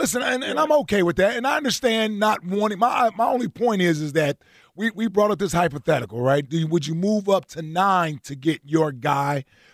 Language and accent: English; Cincinnati, Ohio, United States; I grew up in Cincinnati, and Detroit is Detroit, so yeah.